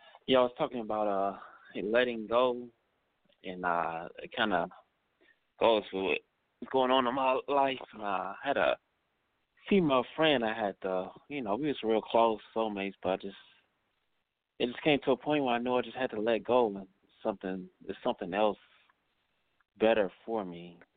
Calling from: Cleveland, Ohio, United States; calling from Cleveland, Ohio.

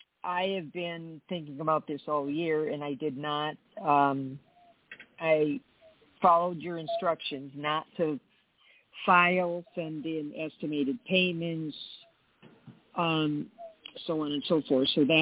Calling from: Arizona, United States; I'm calling from Arizona.

